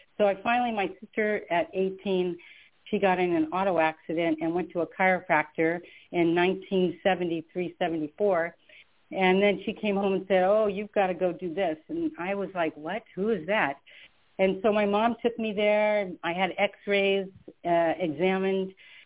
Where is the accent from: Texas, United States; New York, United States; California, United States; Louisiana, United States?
California, United States; Sacramento; I grew up in Sacramento, California. I'm the ninth of 12 children.